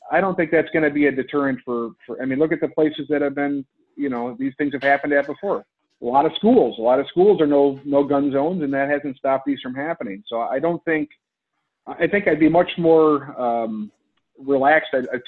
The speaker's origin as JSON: {"language": "English", "region": "Midwest", "country": "United States", "tie": "born or raised there", "said": "I grew up in the Midwest. I'm a pretty friendly guy."}